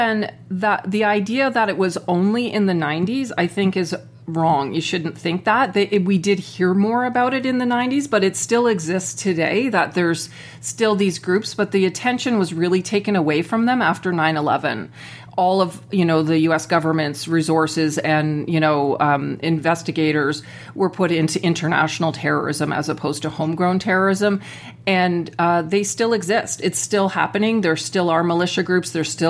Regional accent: Canada; As a Canadian, I'm stepping back from that issue.

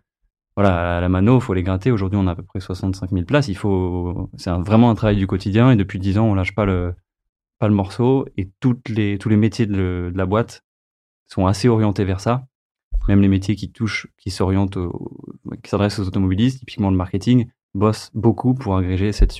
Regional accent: Paris, Île-de-France, France; je suis un bon Parisien sans voiture.

